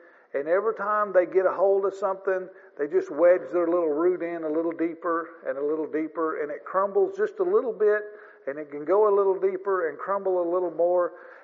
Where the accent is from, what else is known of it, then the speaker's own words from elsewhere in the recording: Missouri, United States; But I grew up in the Boot Hill of Missouri, and we had a lot of sand, we called it.